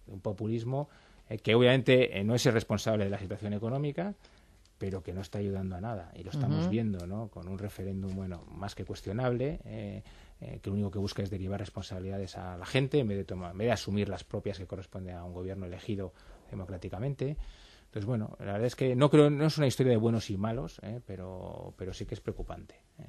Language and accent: Spanish; Basque Country, Spain; yo soy vasco, por ejemplo